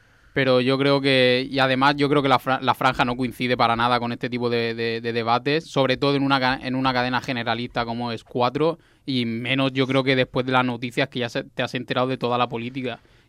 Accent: Albatera, Valencian Community, Spain; yo con que me pongan una plaquita en mi pueblo me sobra.

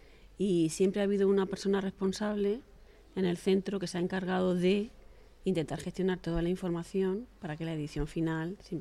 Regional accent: Calasparra, Region of Murcia, Spain; Soy de Calasparra y he estudiado en el IES Emilio Pérez Piñero.

